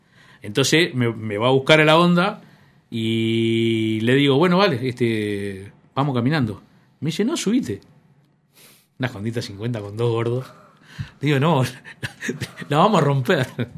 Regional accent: Montevideo, Uruguay; uno habla como montevideano de Montevideo y el interior

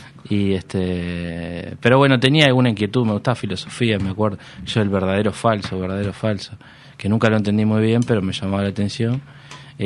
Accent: Uruguay; yo creo que soy un uruguayo tipo mirar Código País

